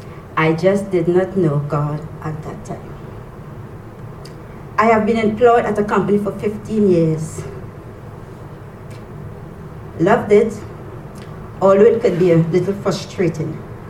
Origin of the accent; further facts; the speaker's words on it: Trinidad & Tobago; I am from Trinidad and Tobago. As a kid, I grew up in Catholic faith.